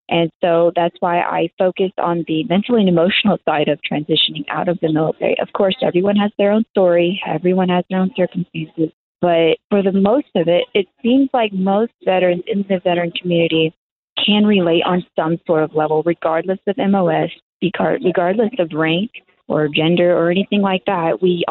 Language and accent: English; Texas, United States; Well, I'm born and raised in Texas.